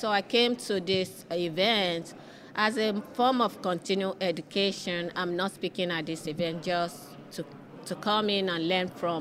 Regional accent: Nigeria; I was born in West Africa, in Nigeria. Growing up in that community, in the African culture, plant medicine is our go-to.

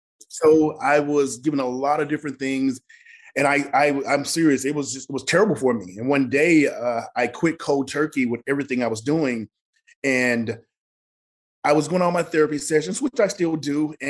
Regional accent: Mississippi, United States; the way I grew up in Mississippi was somebody wanted me to fail.

